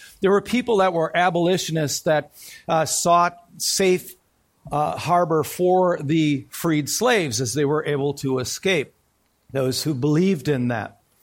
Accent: Waukesha, Wisconsin, United States; my hometown of Waukesha was particularly anti-slavery

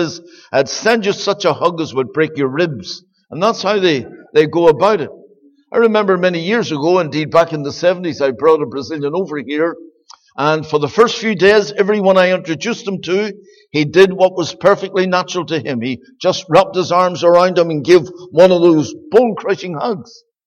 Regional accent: Belfast, Northern Ireland, United Kingdom; born there; I was born on the Donegal Road in Belfast.

